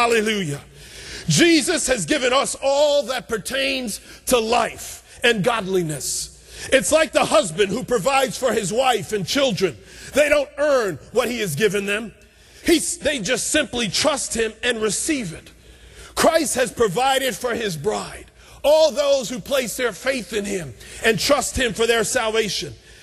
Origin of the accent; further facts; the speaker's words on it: New York, United States; you know, I'm a New Yorker